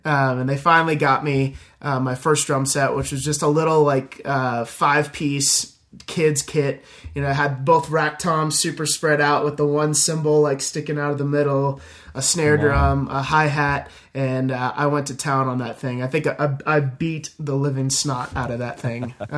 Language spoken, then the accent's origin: English; Chesapeake, Virginia, United States; I was adopted from birth in Chesapeake, Virginia. So I'm from the East Coast. Shout out VA for sure.